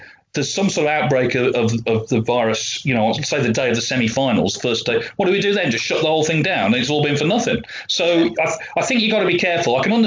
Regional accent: South West England, United Kingdom; I grew up in Cornwall

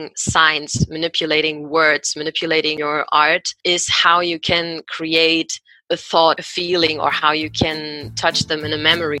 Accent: Germany; English is a second language; now in Berlin, Germany; I'm from Germany. I live in Berlin. And so I came there from my hometown, which is also in Germany

